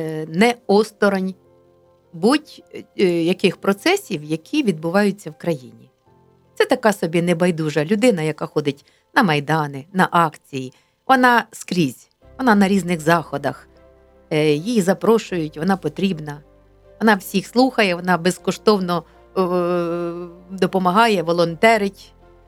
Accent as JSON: {"language": "Ukrainian", "region": "Cherkasy Oblast", "country": "Ukraine", "tie": "born or raised there", "lives_now": "Kyiv, Ukraine", "said": "Я вже була киянкою, і бо я родом з Черкащини."}